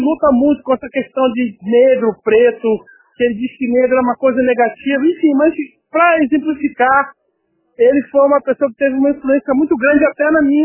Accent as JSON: {"language": "Portuguese", "region": "Rio de Janeiro", "country": "Brazil", "tie": "born or raised there", "said": "eu sou carioca, nascido em Copacabana, me criei aqui em Copacabana, Rio de Janeiro, fui nascido na década de 70, no começo da década de 70"}